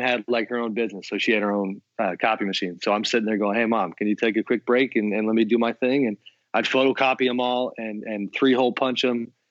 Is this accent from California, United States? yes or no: yes; California, United States; So I grew up in the Bay. And the Warriors were awful.